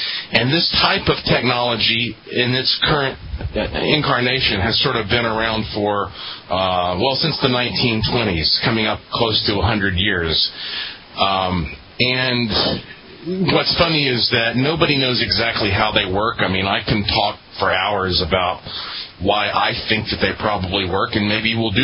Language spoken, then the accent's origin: English; Asheville, North Carolina, United States; I was born in Asheville, lived in Asheville my whole life, and this past winter has been the first winter that I spent in a warm place.